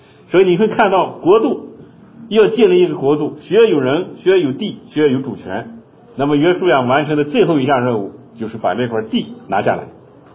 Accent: China; 对我们中国人就尤其简单

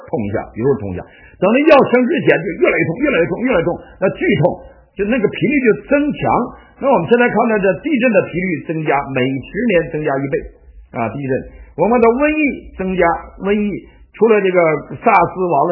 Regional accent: Northeast China, China; 你看看现在的东北，我的老家变成什么样子了。

